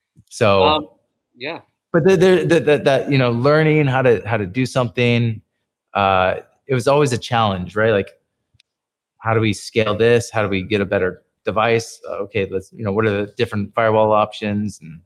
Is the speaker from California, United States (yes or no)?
yes; San Francisco, California, United States; When Uber first came to the Philippines, nobody knew who they were. I was from San Francisco.